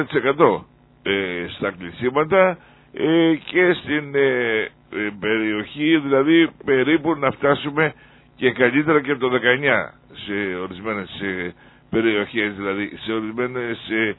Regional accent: Ionian Islands, Greece; και εγώ έχω το δικαίωμα να κάνω παράπονα σαν Κεφαλονίτης.

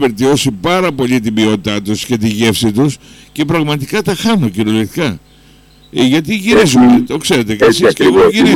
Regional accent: Ionian Islands, Greece; Φυσικά του λέω: είμαι Κεφαλονίτης και γι' αυτό σου κάνω την παρατήρηση.

